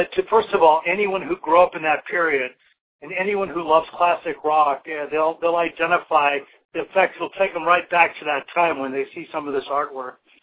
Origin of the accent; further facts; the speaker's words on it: Los Angeles, California, United States; it was really kind of my childhood growing up around the Sunset Strip in Los Angeles in those years.